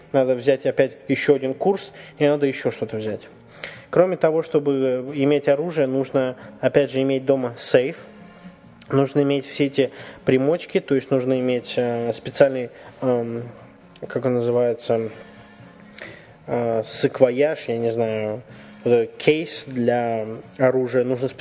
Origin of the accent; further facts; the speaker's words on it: Russia; Ну, мы сказали, мы из России